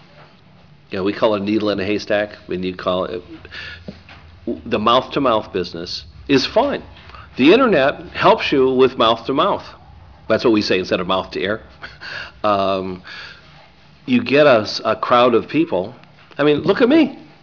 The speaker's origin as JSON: {"language": "English", "region": "Illinois", "country": "United States", "tie": "born or raised there", "said": "In my hometown in Illinois, I always get asked"}